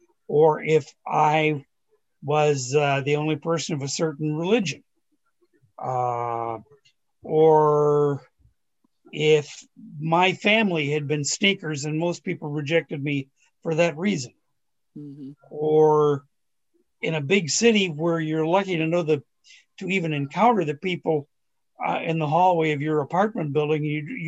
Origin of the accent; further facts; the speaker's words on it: Mason City, Iowa, United States; I grew up in Mason City, which isn't exactly a small town.